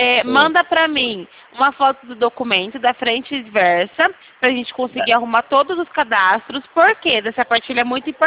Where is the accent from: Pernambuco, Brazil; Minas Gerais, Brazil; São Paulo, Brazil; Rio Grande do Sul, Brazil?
São Paulo, Brazil; Eu sou aqui do interior de São Paulo.